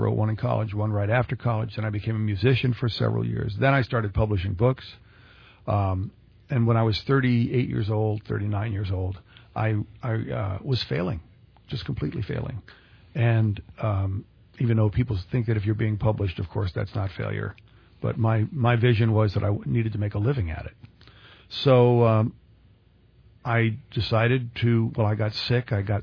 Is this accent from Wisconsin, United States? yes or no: no; Belmont, California, United States; No, in Belmont.